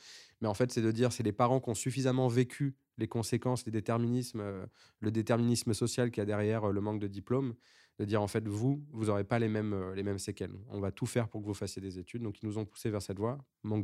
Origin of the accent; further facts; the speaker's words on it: Évry-Courcouronnes, Île-de-France, France; J'ai grandi dans une ville qui s'appelle Évry-Courcouronnes, donc au sud de Paris, c'est 30 km d'ici. Souvent on confond avec Ivry et j'ai grandi dans cette ville qui est très connue pour être très multiculturelle.